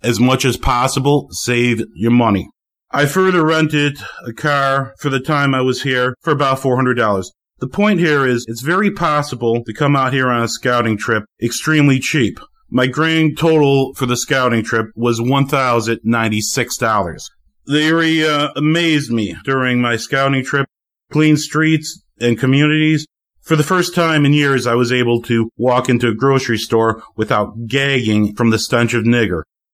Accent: New York, United States; I'm originally from Western New York, not the city.

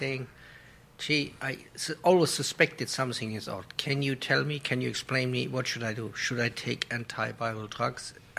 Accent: Germany; This is why I came to this country from Germany.

